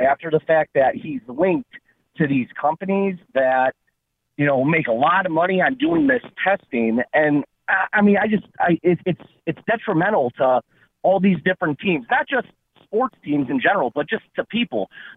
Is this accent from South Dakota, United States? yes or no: no; Chicago, Illinois, United States; you know, I'm from Chicago.